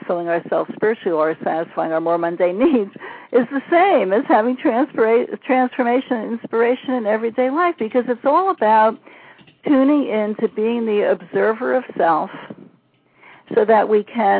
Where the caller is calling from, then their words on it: California, United States; I'm calling from Marin County, California, just north of San Francisco and the Golden Gate Bridge.